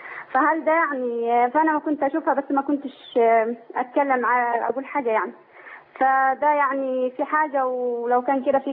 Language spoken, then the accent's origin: Arabic; Upper Egypt, Egypt; أنا من مصر وساكنين في بيوت يعني في الصعيد وكده